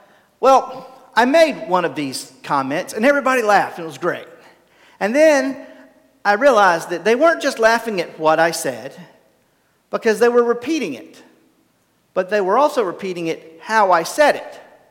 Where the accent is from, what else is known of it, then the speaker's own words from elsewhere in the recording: North Carolina, United States; I can sound like I'm from Catawba County, where there's ice and gnats. That's where I'm from.